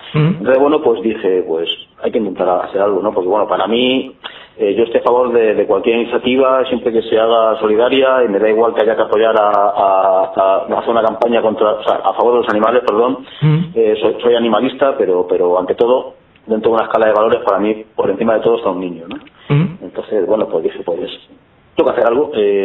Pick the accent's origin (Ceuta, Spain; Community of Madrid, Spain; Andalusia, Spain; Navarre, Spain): Community of Madrid, Spain; Madrid; ya que somos de Madrid, pues será para los colegios de aquí de Madrid